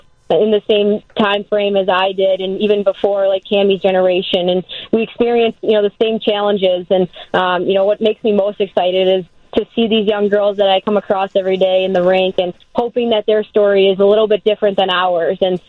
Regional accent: Palos Heights, Illinois, United States; I grew up in Palos Heights, and my first pair of skates and was at the Arctic Ice Arena, formerly known as the Orland Park Ice Arena.

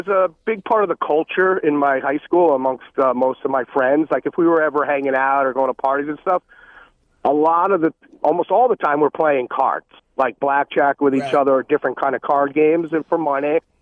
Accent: New York, United States; I grew up in Rockland County and got a bookie, local guy.

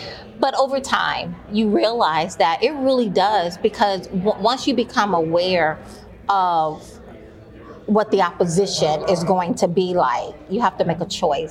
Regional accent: Alabama, United States; growing up in Alabama as a black person, I was a Democrat.

